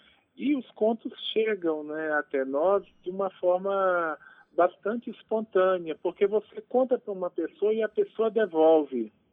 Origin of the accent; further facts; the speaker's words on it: Bahia, Brazil; Eu sou do sertão da Bahia, da Caatinga.